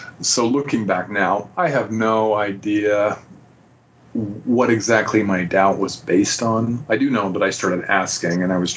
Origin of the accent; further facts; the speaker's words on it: Moab, Utah, United States; born there; I was born in Moab, Utah, a pretty big Mormon influence there.